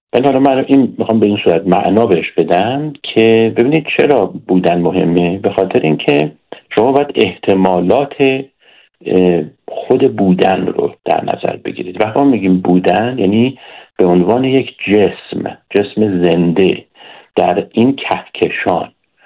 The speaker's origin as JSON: {"language": "Persian", "country": "Iran", "tie": "born or raised there", "moved": "yes", "said": "با فرهنگ ایرانی هم کاملا آشنا هستم برای اینکه در اون بزرگ شدم و حتی بعد از مهاجرت هم از ایران هم 40 خورده سال هستش"}